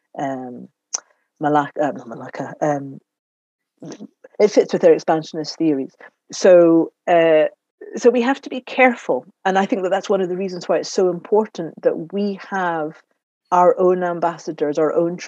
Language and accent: English; Scotland, United Kingdom; But then I would say, but I'm Scottish.